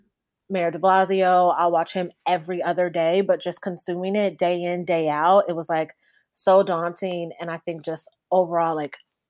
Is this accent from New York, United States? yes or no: no; Chicago, Illinois, United States; growing up in Chicago, I grew up on the East Side, Lake Michigan was right there. I literally saw it every single day.